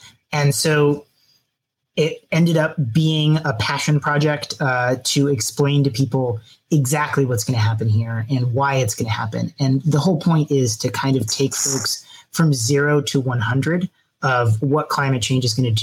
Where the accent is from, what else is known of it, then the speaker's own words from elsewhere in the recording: Miami, Florida, United States; So I grew up in Miami, and I moved away when I was 18 thinking, all right, I'm done with this place. Never coming back. You know, goodbye, Miami. No thanks. But I moved back in 2016.